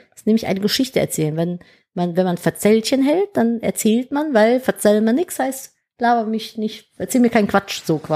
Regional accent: Cologne, North Rhine-Westphalia, Germany; als Kölner ist man ja sehr offenherzig im Kennenlernen neuer Leute.

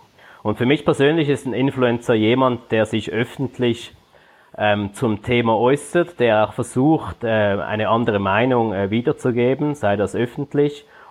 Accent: Switzerland; accent: Swiss; now in Singapore; man hört es von meinem Akzent, ich bin Schweizer, bin derzeit aber in Singapur.

